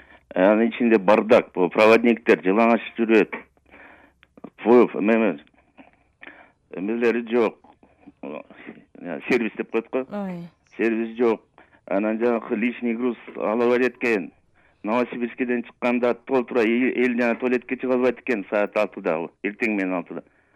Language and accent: Kyrgyz; Bishkek, Kyrgyzstan; Мен Бишкектен болом болот.